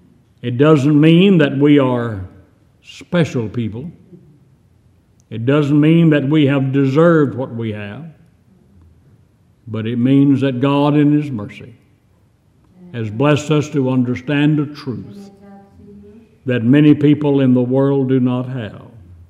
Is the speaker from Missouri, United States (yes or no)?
no; Texas, United States; I grew up out in West Texas